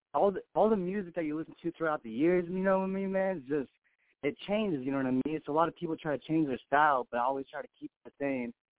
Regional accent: Lynnwood, Washington, United States; Man, I'm from the Linwood, Seattle, Washington area, my man. Pacific Northwest all day, you know?

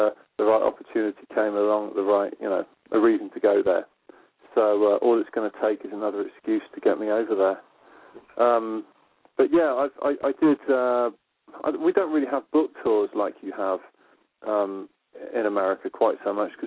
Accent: United Kingdom; if you're a kid growing up in Britain during the 70s and 80s, it's all about American stuff.

